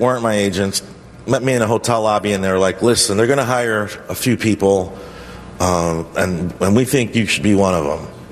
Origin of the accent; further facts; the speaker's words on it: Chicago, Illinois, United States; I'm from Chicago